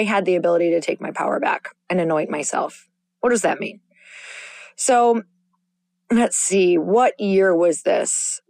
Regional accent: United States; At the time, I was, you know, I'm Native American and I'm had dark hair and dark eyes

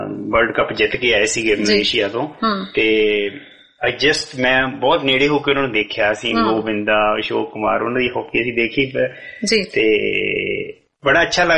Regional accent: Folriwali, Punjab, India; ਮੇਰਾ ਪਿੰਡ ਫੋਲੜੀ ਵਾਲੀ ਬਿਲਕੁਲ ਸੰਸਾਰਪੁਰ ਦੇ ਨਾਲ ਹੀ ਆ

